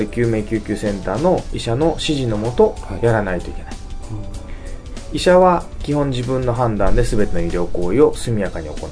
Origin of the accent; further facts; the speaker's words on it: Tottori, Japan; 僕はもともと日本海鳥取出身なので、